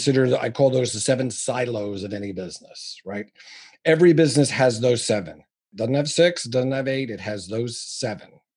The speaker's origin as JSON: {"language": "English", "region": "New York", "country": "United States", "said": "I'm a New Yorker. I'm a no bullshit guy."}